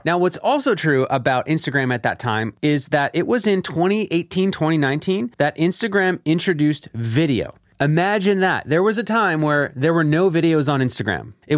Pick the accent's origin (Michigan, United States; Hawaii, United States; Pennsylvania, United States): Pennsylvania, United States; Philadelphia; I launched my first podcast about my hometown, Philadelphia.